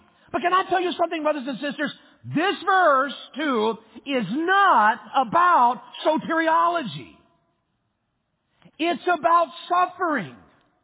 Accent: Wartburg, Tennessee, United States; When I was a kid, I was raised in Tennessee, a little town called Wartburg.

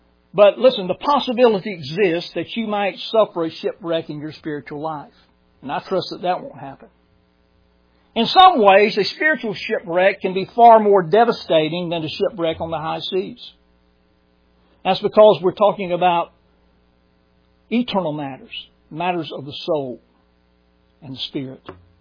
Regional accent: Brunswick, Georgia, United States; I remember as a teenager, 16 years old, growing up in Brunswick, Georgia.

